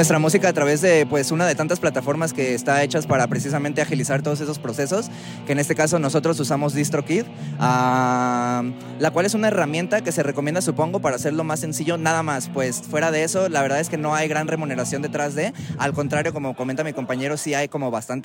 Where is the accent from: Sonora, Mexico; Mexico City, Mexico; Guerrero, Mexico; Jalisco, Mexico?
Jalisco, Mexico; Puerto Vallarta; Guadalajara, que es nuestra ciudad vecina, pues somos de Vallarta.